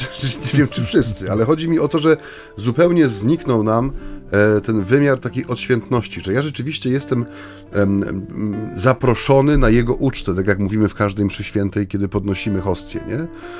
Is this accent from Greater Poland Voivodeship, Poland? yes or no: no; Mysłowice, Silesian Voivodeship, Poland; pochodzę ze Śląska, z Mysłowic